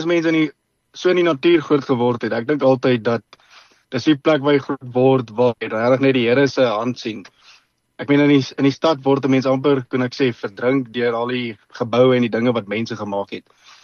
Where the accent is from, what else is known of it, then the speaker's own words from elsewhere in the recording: Eswatini; now in South Africa; Ons het groot geword op Swaziland. Ons was getuiskool en toe het ons daar groot geword op die plaas wat boere met die skape en makadamias in Swaziland.